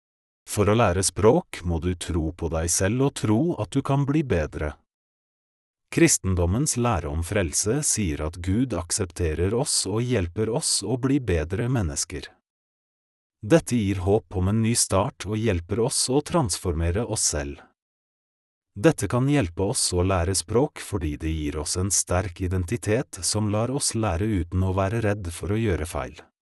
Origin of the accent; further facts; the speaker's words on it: Poland; Norwegian is a second language; now in Oslo, Norway; Jeg flyttet til Oslo i 2021. Før jeg flyttet, lærte jeg norsk hjemme i Polen i nesten et år.